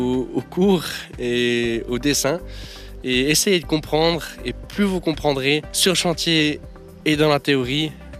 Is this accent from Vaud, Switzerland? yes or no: no; Jura, Switzerland; je viens des Franches-Montagnes, j'ai 19 ans